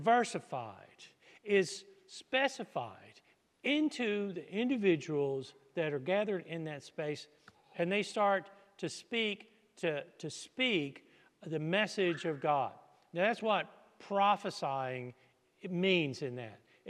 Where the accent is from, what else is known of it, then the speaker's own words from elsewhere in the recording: Virginia, United States; Virginia. There were at least three accents in my hometown, and one of them was the preferred, kind of like RP in English.